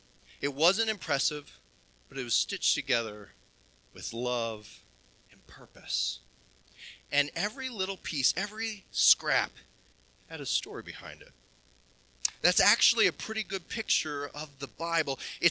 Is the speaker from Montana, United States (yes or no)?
yes; Montana, United States; I grew up in Montana, and my mom was and still is a quilter.